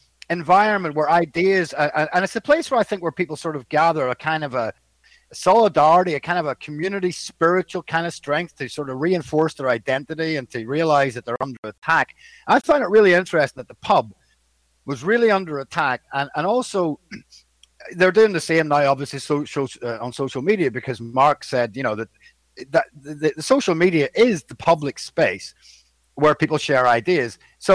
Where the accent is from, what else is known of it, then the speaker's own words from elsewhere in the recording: Northern Ireland, United Kingdom; because I'm from Northern Ireland, I've got dual citizenship